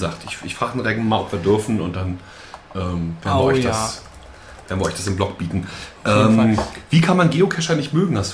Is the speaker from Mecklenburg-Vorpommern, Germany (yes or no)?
yes; Mecklenburg-Vorpommern, Germany; Das ist ja nur 5 Kilometer von da weg, wo ich aufgewachsen bin.